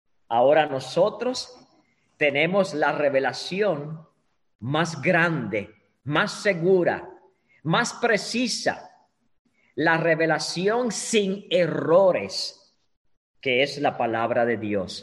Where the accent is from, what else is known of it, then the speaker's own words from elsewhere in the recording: Bayamón, Puerto Rico; born there; yo nací en el pueblo de Bayamón, Puerto Rico. Yo nací en Bayamón, el pueblo del chicharrón.